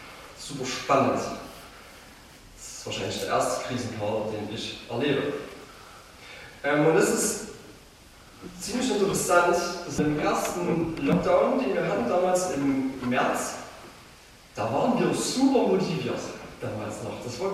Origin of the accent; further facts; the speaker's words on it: Bärenwalde, Saxony, Germany; ich komme aus Bärenwalde und ich mache in Bärenwalde schon seit ein paar Jahren jetzt Jugendarbeit